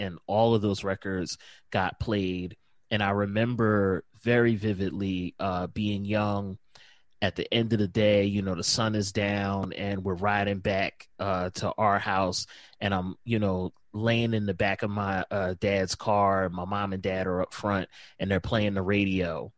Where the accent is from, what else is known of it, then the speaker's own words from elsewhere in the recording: Philadelphia, Pennsylvania, United States; I grew up in Philly and I was born in the 80s.